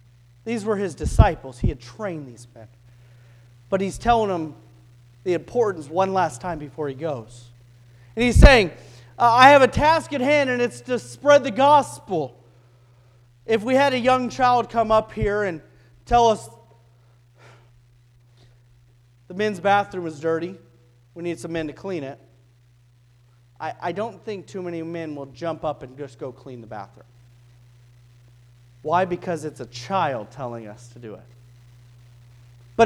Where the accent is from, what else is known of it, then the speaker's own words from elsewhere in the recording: California, United States; I'm somebody who grew up in California who'd never heard the gospel. I'm somebody from America who never had a friend invite me to church.